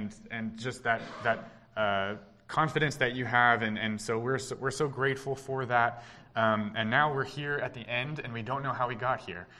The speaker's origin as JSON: {"language": "English", "town": "Dallas", "region": "Texas", "country": "United States", "tie": "born or raised there", "said": "She's from West Texas, and I grew up in the Dallas area, so it's a brave new world for us, I suppose."}